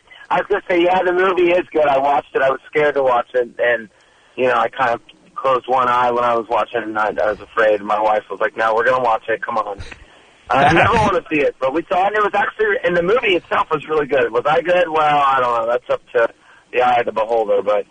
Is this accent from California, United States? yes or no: yes; Laguna Beach, California, United States; you know, I grew up in Laguna. I'm a surfer, sort of, and a drummer and all that.